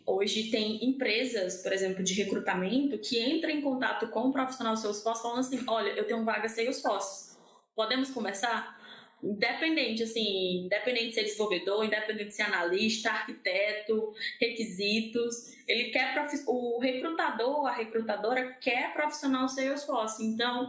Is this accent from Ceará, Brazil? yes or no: yes; Ceará, Brazil; que eu sou do Nordeste, gente. Ceará.